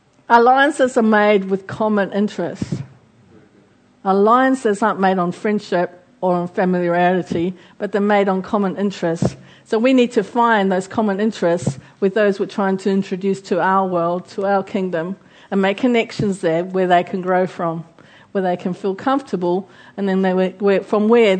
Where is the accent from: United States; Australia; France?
Australia; I came to England. I'm an Aussie.